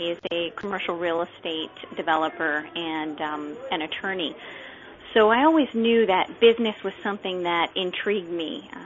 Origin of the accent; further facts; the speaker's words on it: California, United States; So a little bit about my background. I grew up in Southern California. I come from a family of 4.